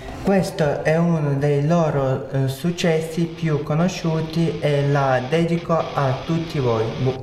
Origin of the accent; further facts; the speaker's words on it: Naples, Campania, Italy; born there; ho 14 anni. Sono nato a Napoli nel 2006. I miei genitori sono origine ucraina.